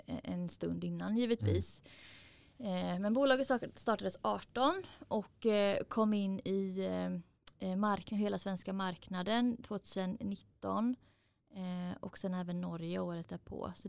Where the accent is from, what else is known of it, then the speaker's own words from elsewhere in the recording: Gothenburg, Västra Götaland County, Sweden; jag är en apotekare från Göteborg som tagit fram Valleybytes hemma i mitt kök